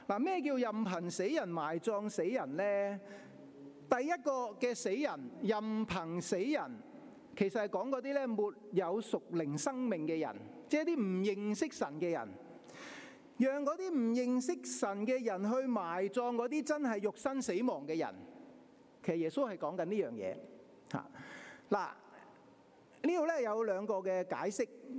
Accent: China; 其实我们中国人很重视孝道

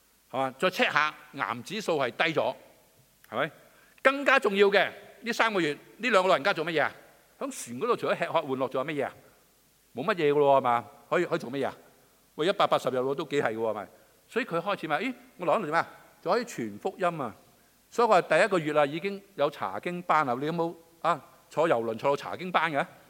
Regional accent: China; 咁啲係中國人嘅諗法啦，但係我中國人

